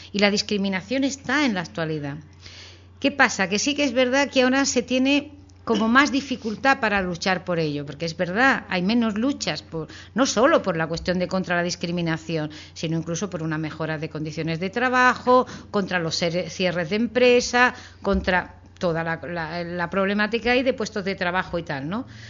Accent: Córdoba, Andalusia, Spain; moved away as an adult; now in Barcelona, Spain; soy nativa de España, pero yo, por ejemplo, yo he nacido en Córdoba, capital, andaluza, pero llevo casi 40 años en Barcelona, y evidentemente yo soy emigrante en Barcelona, yo soy emigrante de mi tierra porque no tenía trabajo

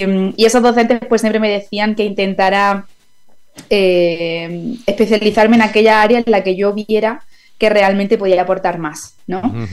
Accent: Jaén, Andalusia, Spain

